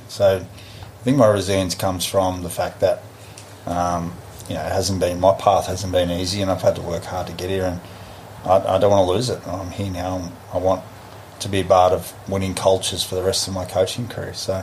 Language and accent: English; Australia; I mean, I'm an Australian.